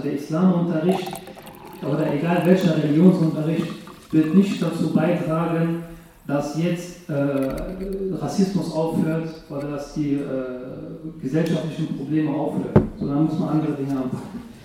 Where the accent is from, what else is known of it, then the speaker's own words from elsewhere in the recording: Saarland, Germany; weil ich bin selber in Deutschland geboren, ich bin im Saarland geboren, bin also hier aufgewachsen.